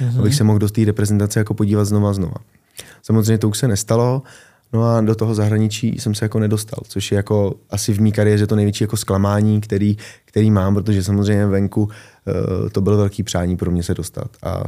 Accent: Prague, Czechia; bydlel jsem v Praze, jsem Pražák

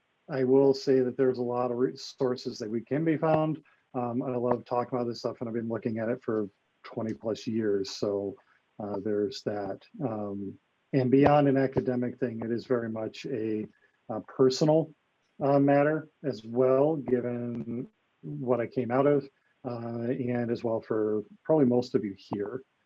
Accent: Michigan, United States; So I grew up in Michigan. And was originally going to be a minister for evangelical Christianity. Grew up Baptist, went Southern Baptist, for those that know about such things

